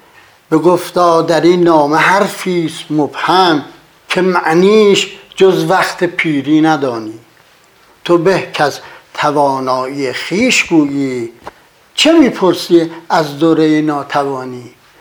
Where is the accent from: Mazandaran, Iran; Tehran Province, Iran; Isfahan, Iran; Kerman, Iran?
Tehran Province, Iran; Tehran; بنده در تهران متولد شدم، در سنگلج پارک شهر فعلی. خونمونم سر کوچه حمام خورشید بود.